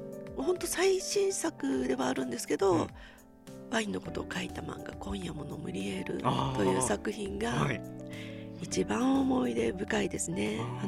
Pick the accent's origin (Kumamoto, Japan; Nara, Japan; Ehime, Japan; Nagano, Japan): Ehime, Japan; Matsuyama; 私愛媛県松山市出身なんですけど、地方都市で娘ですよ